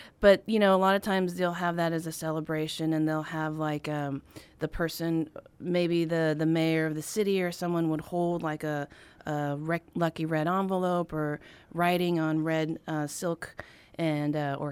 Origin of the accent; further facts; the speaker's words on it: United States; But for me, growing up in the States, I never understood it.